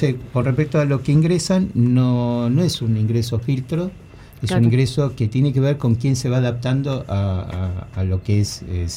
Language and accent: Spanish; La Plata, Buenos Aires Province, Argentina; nosotros, los que somos platenses, sabemos que La Plata es una ciudad, pero que tiene alma de pueblo.